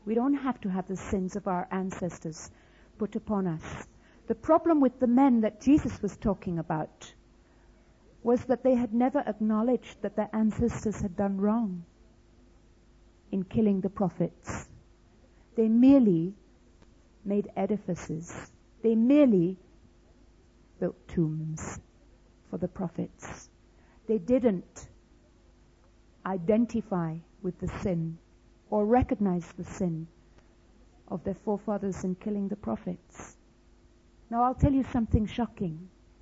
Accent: United Kingdom; we had a time of prayer and we said sorry, as the British.

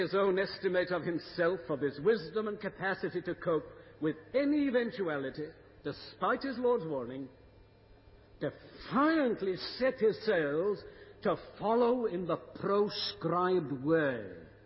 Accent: Wales, United Kingdom; now in Canada; That's the joy of being Welsh in Canada.

